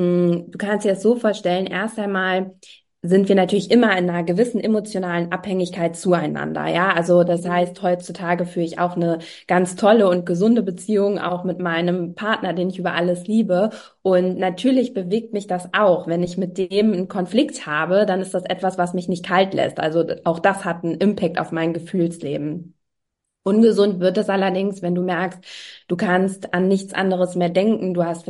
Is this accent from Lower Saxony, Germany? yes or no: no; Cologne, North Rhine-Westphalia, Germany; ich bin 33 Jahre alt, ich komme aus Köln und bin Paartherapeutin